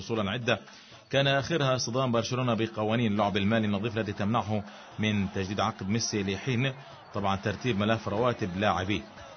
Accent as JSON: {"language": "Arabic", "town": "Gaza", "region": "Gaza Strip", "country": "Palestine", "said": "في بعض المدربين عندنا في غزة الطامة الكبرى"}